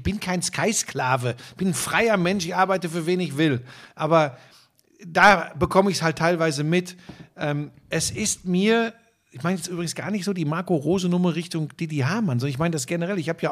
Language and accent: German; Hagen, North Rhine-Westphalia, Germany; ich bin ein Hagener Junge, bin geboren im Ruhrgebiet.